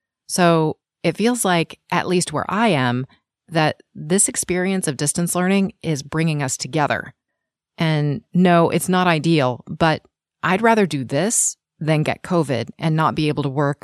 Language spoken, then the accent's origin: English; Sacramento, California, United States; from Sacramento.